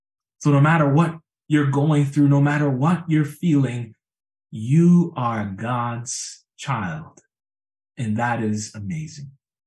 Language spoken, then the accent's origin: English; Mississauga, Ontario, Canada; it was back in 2010 when I was in my hometown in Mississauga, Ontario